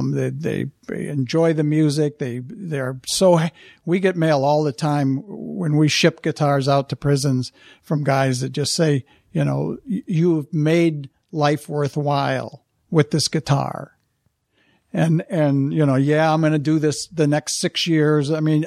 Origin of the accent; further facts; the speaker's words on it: Detroit, Michigan, United States; I'm from Detroit.